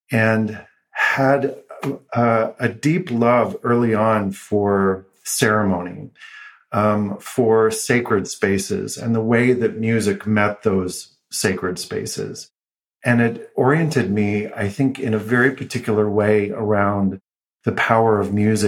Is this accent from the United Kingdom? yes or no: no; Houston, Texas, United States; also born or lived in Austin, Texas; I was born in Austin, Texas, grew up in Texas. I was there until maybe five or six, did most of my schooling in Houston.